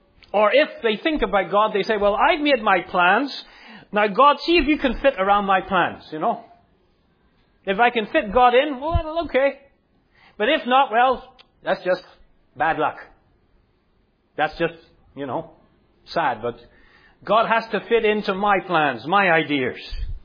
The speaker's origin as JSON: {"language": "English", "country": "Ireland", "tie": "born or raised there", "said": "When I was a boy, growing up in Ireland, when you would drive along, and I've told many of you this story before, when you would drive along the villages and towns, there's little churches everywhere."}